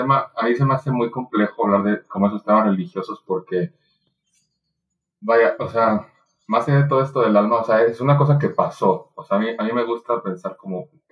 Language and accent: Spanish; Oaxaca, Mexico; born there; yo soy oaxaqueño, yo nací en la capital, y mucho de lo que yo añoro de esa ciudad son los monumentos coloniales